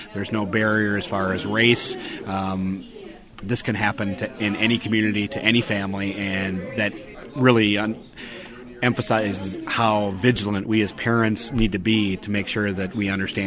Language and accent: English; Marinette, Wisconsin, United States; I'm from Marinette, population 10,000, and the county is 40,000, and unfortunately, we lead the state per capita overdose deaths.